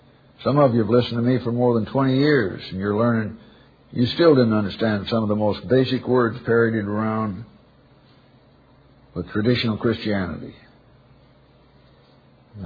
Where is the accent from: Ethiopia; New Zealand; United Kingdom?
United Kingdom; Scotland; Well, I'm Scottish.